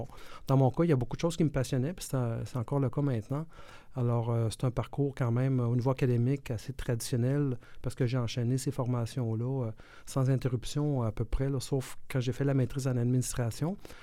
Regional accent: Brossard, Quebec, Canada; je viens de la rive sud de Montréal. J'ai grandi à Brossard, une belle banlieue de la rive sud de Montréal. Quand j'étais tout jeune, j'ai passé 2 années en Afrique parce que mon père a travaillé là-bas.

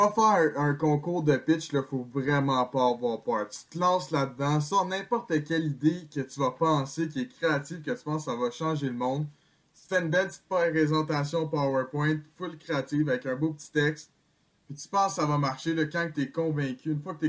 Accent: Laval, Quebec, Canada; moi je suis de Laval, lui il était de Montréal

